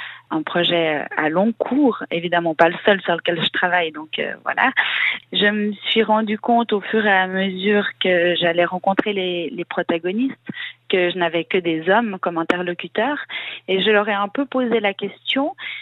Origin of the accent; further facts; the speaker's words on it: La Chaux-des-Brûleux, France; vu que je suis originaire de la Chaux-des-Brûleux, donc depuis mon enfance